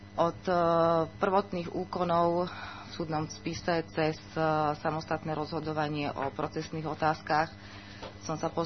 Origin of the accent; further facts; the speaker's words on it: Štúrovo, Nitra Region, Slovakia; now in Bratislava, Slovakia; pochádzam zo Štúrova, 17 rokov, ale už bývam v Bratislave v Ružinove.